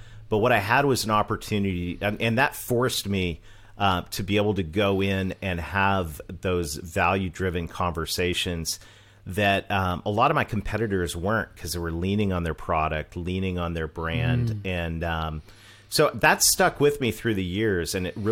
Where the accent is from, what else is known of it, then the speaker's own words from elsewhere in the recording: Canada; accent: Canadian; now in United States; I'm Canadian. I married a Southern girl. And this baby face you see right now is a 50-year-old.